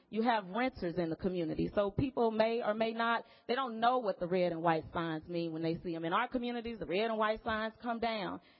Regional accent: Pleasant Grove, Texas, United States; I grew up in the neighborhood. I grew up in Pleasant Grove. As a matter of fact, I grew up in District 5

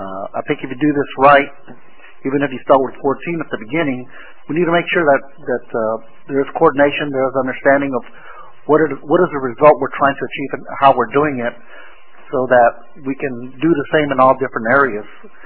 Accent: Dallas, Texas, United States; I will tell you that as a child growing up in West Dallas, I didn't go to the center, and it was only two blocks away

